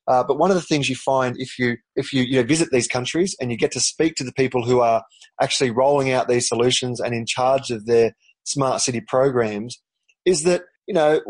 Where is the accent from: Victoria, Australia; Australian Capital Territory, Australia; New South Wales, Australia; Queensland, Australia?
Australian Capital Territory, Australia; Canberra; I still believe that my hometown, Canberra, where I was lucky enough to work on their smart city program for many years